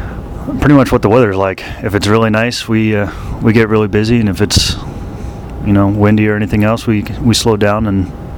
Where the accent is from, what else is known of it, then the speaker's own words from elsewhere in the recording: New Mexico, United States; also born or lived in Maryland; I did. I was born in Maryland, and I moved to New Mexico when I was six, I think, so.